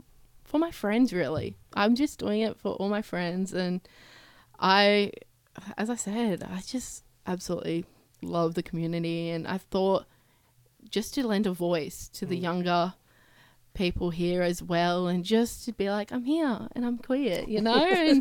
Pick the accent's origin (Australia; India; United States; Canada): Australia; Sydney, New South Wales; And even when I grew up in Sydney, like, it was very mixed, and it still is.